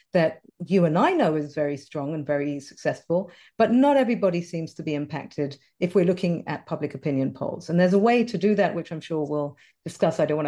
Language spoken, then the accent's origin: English; England, United Kingdom; I'm originally obviously from England.